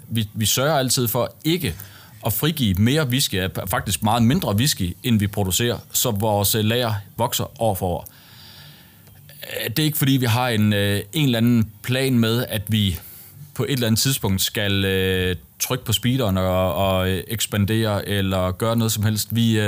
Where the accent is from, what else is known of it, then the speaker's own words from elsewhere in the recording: Region of Southern Denmark, Denmark; vi kommer oprindeligt fra Fyn.